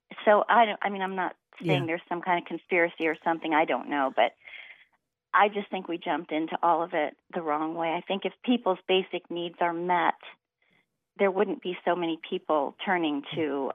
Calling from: Granville, United States; I'm from Granville.

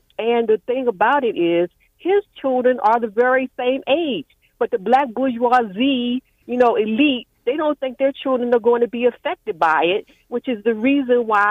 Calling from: Baltimore, Maryland, United States; Baltimore.

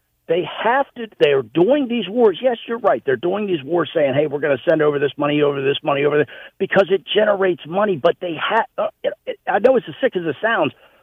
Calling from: Greenbelt, Maryland, United States; I'm calling from Greenbelt, Maryland.

